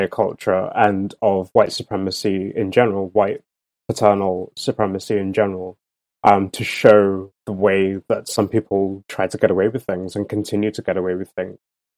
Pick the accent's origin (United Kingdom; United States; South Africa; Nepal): United Kingdom; I'm British, obviously